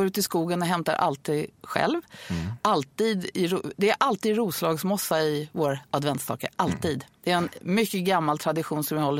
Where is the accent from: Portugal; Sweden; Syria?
Sweden; Stockholm, Stockholm County; jag är ju sjätte generationen infödda stockholmare.